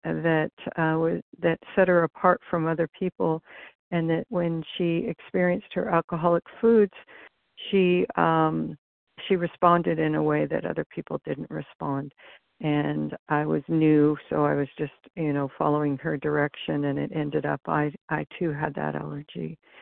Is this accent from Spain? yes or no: no; California, United States; I am from California.